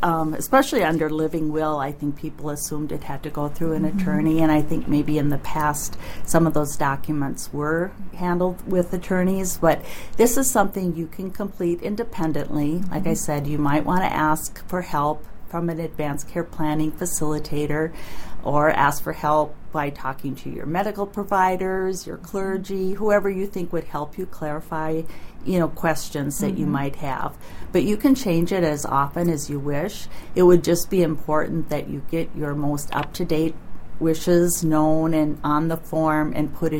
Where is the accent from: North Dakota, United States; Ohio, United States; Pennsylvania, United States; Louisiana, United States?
North Dakota, United States; Fargo; born there; now in St. Cloud, United States; Well, I was born in Fargo, but the last several years have lived in St. Cloud, Minnesota.